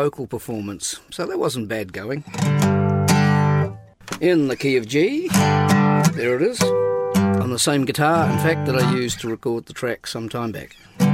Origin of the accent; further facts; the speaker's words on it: Thames, Waikato, New Zealand; I wrote that song about my hometown Thames in the Coromandel in New Zealand, a little gold mining town with a lot of history. I grew up there, and that was my song about those times.